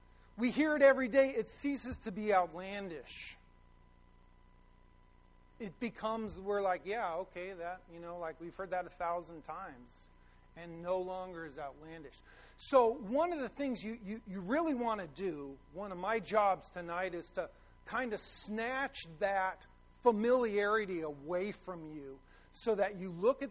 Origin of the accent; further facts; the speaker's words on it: Los Angeles, California, United States; So, you know, I say, hey … I'm from Los Angeles.